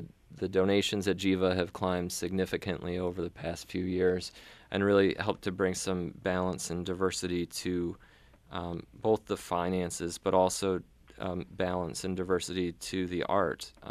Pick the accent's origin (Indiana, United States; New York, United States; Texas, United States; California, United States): New York, United States; Buffalo; also born or lived in Southeast Michigan; I actually grew up in the snowy regions of Buffalo and Southeast Michigan.